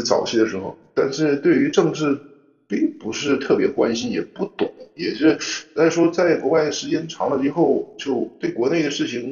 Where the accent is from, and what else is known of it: China